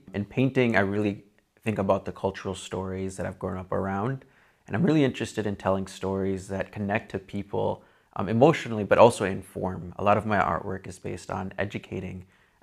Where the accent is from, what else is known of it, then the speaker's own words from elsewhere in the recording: United States; So growing up around the Lake Travers or the North Dakota, South Dakota, Minnesota region, I really had like this really great opportunity to be immersed in multiple cultures